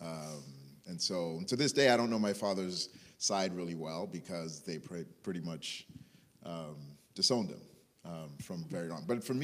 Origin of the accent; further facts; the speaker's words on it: Nigeria; born there; So I was born in Nigeria